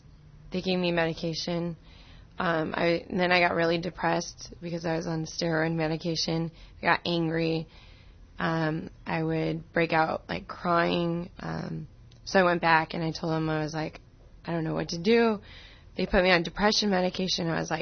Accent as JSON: {"language": "English", "region": "California", "country": "United States", "said": "From Orange County."}